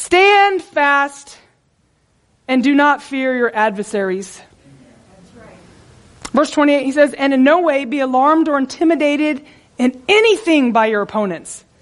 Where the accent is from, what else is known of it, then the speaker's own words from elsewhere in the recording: San Antonio, Texas, United States; I grew up in San Antonio, and I used to frame houses with my stepdad.